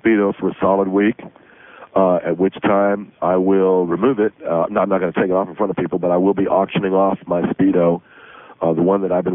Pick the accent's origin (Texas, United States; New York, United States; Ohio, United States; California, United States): California, United States; Tustin; now in Redondo Beach, United States; I come from Tustin, California.